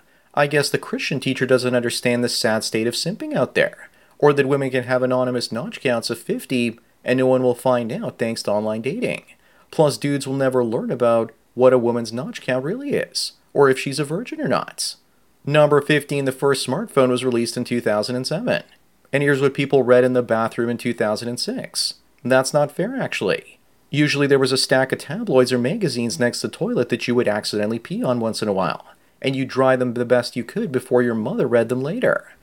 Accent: Canada; As a Canadian, please don't come here.

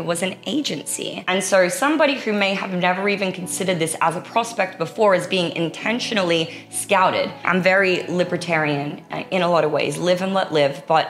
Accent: Sunshine Coast, Queensland, Australia; now in Miami Beach, United States; I grew up by the beach. I grew up on the Sunshine Coast of Australia. Surfer's paradise, Maui, Hawaii, and now Miami Beach.

